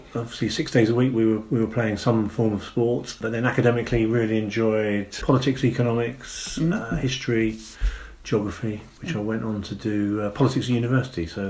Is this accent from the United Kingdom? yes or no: yes; Lewisham, London, United Kingdom; born there; I was born in Lewisham in South London. Parents and all of my family were from the East End of London, in and around the sort of Blackwall Tunnel area and then up to Islington.